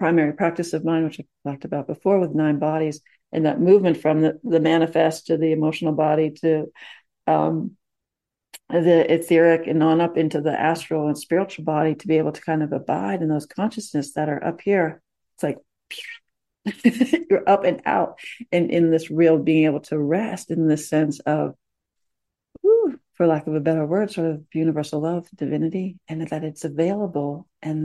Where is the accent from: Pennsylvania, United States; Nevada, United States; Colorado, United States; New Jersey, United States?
Pennsylvania, United States; Pittsburgh; I'm from Pittsburgh.